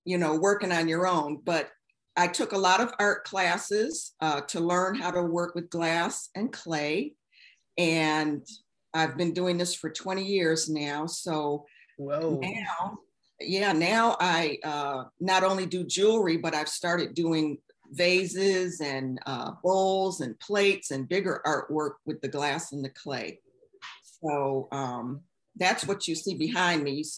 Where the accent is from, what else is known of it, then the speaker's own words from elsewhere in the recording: Buffalo, New York, United States; I'm from Buffalo, New York, just like you.